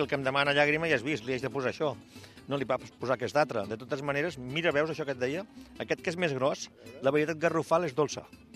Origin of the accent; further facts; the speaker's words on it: Sant Andreu de Llavaneres, Catalonia, Spain; Els de Llavaneres són els que defenc jo, que sóc de Llavaneres.